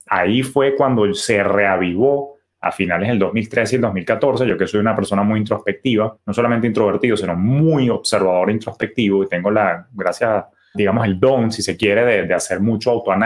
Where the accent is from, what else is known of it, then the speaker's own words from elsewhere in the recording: Venezuela; yo era ya tesorero de un banco comercial también en mi país natal. Es decir, de pasante a gerente de tesorería de un banco de tamaño mediano en Venezuela